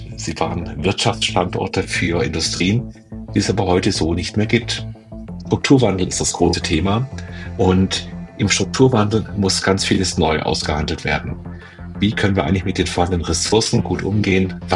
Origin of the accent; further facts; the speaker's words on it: Stuttgart, Baden-Württemberg, Germany; Aber ich komme aus Stuttgart zum Beispiel.